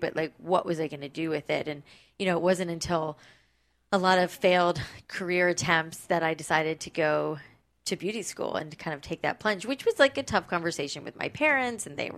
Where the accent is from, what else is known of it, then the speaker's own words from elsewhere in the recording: Florida, United States; I mean, I grew up in South Florida where it was like, you know, humid, frizzy hair central